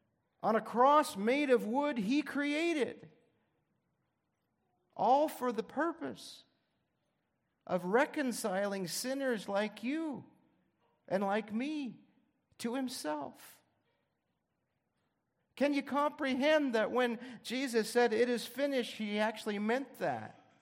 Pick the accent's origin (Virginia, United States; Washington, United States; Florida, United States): Washington, United States; moved away; I grew up, some of you know, I grew up in Western Washington, and I miss almost nothing about growing up in Western Washington.